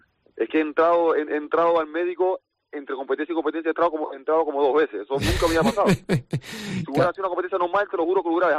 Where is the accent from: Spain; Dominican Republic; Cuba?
Cuba; y más de donde vengo, de Cuba, que somos luchadores todos